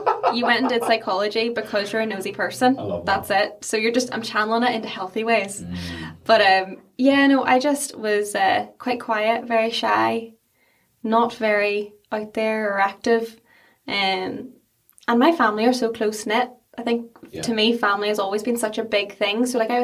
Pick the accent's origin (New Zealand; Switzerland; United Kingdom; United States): United Kingdom; Omagh, Northern Ireland; Tyrone. So I'm originally from Omagh.